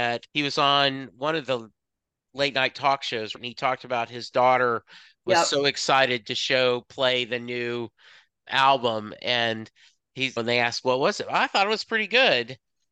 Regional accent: Louisiana, United States; now in Dallas, United States; I was born in a very small town in Louisiana. My dad was in the army. We moved around a lot, but most of my time has been either in Southwest Louisiana or here in Dallas.

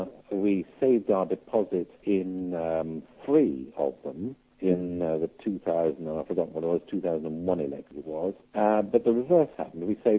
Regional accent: United Kingdom; I am British, and I'm proud to be British, and I want to remain British.

